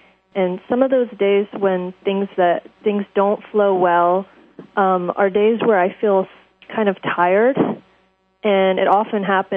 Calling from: Silver Spring, Maryland, United States; Silver Spring, Maryland.

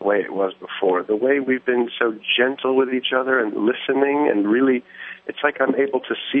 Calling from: Manhattan, New York, United States; I'm calling from New York, from Manhattan.

